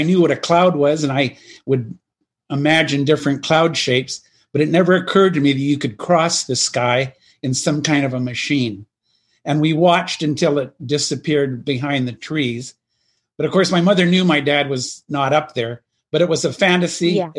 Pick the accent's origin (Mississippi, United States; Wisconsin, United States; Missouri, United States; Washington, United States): Washington, United States; Olympia; also born or lived in Regina, Canada; I was born in Regina, Saskatchewan, but I was only a year or so old when they came to the States. And I grew up in Olympia, which is south of Seattle. So I grew up in the Pacific Northwest there.